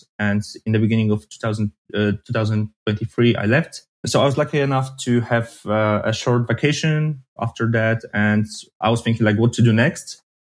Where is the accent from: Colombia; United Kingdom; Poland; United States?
Poland; I'm from Poland, and it has a long border with Ukraine.